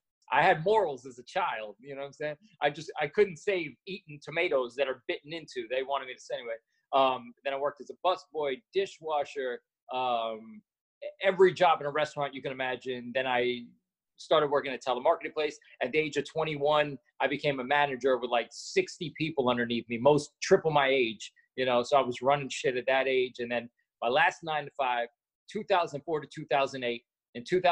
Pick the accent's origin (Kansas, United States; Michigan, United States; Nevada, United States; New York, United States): New York, United States; born there; So the true story, I guess, I was born in New York.